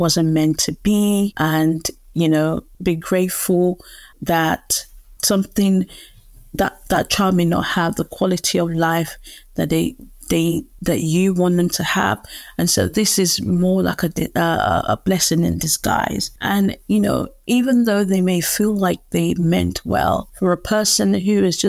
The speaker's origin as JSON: {"language": "English", "country": "United Kingdom", "said": "around with my culture as an British Nigerian, it was not something that we spoke about."}